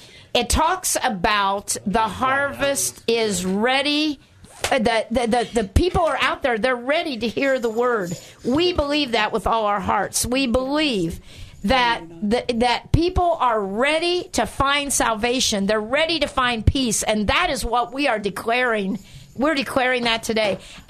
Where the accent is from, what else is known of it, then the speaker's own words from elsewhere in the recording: Guatemala; also born or lived in Indiana, United States; I grew up in Guatemala, actually, but for the first few years of my life, I lived in Indiana, and we had a sled.